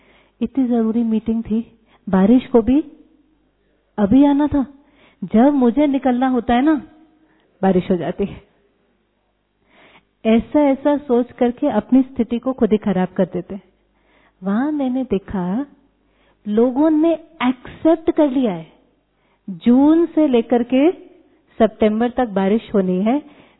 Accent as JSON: {"language": "Hindi", "region": "North India", "country": "India", "lives_now": "Mumbai, India", "said": "मेरे साथ हुआ ना, मैं नॉर्थ इंडिया से आई मुंबई, मैंने कहा सब चीज में मीठा खाते हैं"}